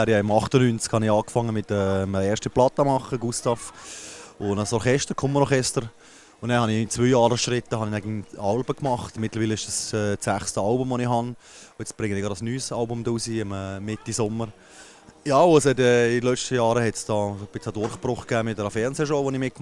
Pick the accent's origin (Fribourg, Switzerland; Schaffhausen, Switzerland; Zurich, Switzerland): Fribourg, Switzerland; Schmitten; now in Fribourg, Switzerland; Also ich wohne in der Stadt jetzt, aber früher habe ich hier in der Region gewohnt, in Schmitten, in Niedermuren. Da bin ich aufgewachsen in einem kleinen Willer, Gemeinde Santoni.